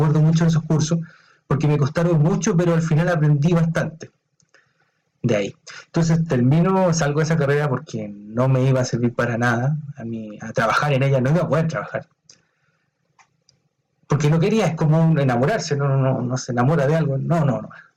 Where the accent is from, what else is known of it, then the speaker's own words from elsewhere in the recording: Chile; now in Spain; Soy chileno, entonces ahí nosotros tenemos referentes buenos en la literatura.